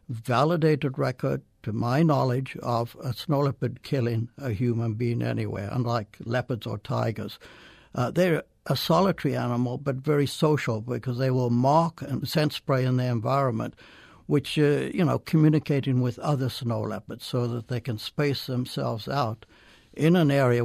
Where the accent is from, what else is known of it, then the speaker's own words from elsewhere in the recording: Zimbabwe; moved away as an adult; now in United States; I grew up in Zimbabwe, and I always wanted to study wildlife, and where better to study than Africa?